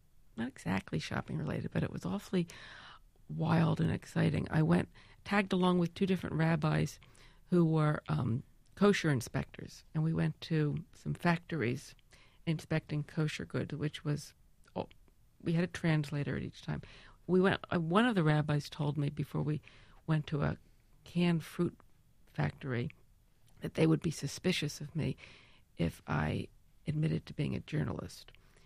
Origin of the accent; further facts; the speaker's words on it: New York, United States; I'd said something like, I'm from New York